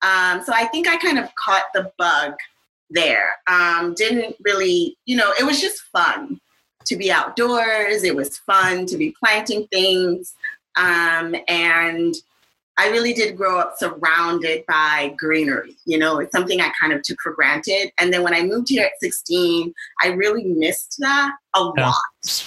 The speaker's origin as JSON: {"language": "English", "region": "Lagos", "country": "Nigeria", "tie": "born or raised there", "said": "I grew up in Nigeria. And in Lagos, Nigeria, specifically."}